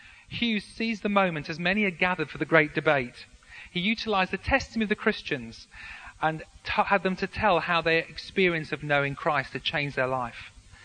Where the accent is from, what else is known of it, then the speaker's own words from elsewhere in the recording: Barnsley, Yorkshire and the Humber, United Kingdom; born there; I was born in Barnsley, in Yorkshire.